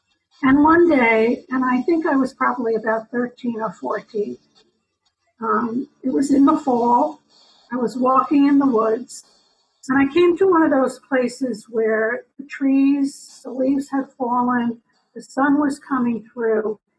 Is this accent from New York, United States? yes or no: yes; New York City, New York, United States; born there; accent: New York; So I was born in New York. You might hear my New York accent. It comes through on microphone kinds of things.